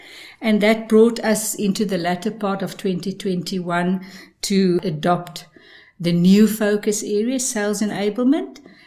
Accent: South Africa; moved away as an adult; I think in 2018, I moved here from South Africa, and I became the sales trainer for Perry International.

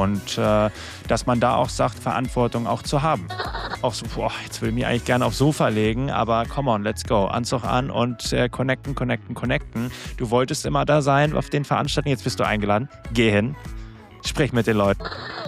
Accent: Hamburg, Germany; born there; hier in Hamburg geboren, mittlerweile 34 Jahre alt

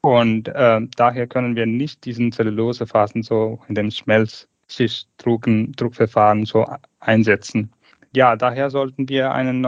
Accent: Tamil Nadu, India; born there; German is a second language; Ich komme ursprünglich aus Indien, geboren in 1985 in dem Südindien, Tamil Nadu.

